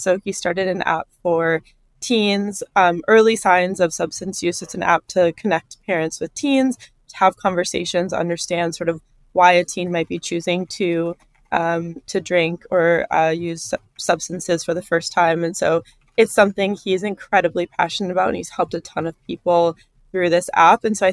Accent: Minnesota, United States; I grew up in Minnesota, and my family was always really conscious

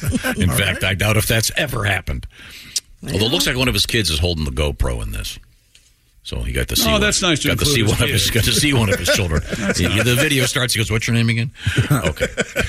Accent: United States; Oh, sorry. I'm an American.

